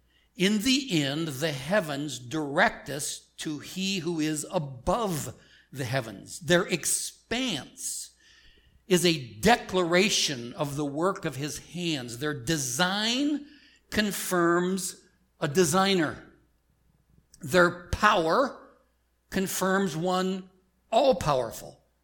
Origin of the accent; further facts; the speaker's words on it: Wyoming, United States; When I was a young boy growing up in Wyoming, I was one of the five people who was not a cowboy.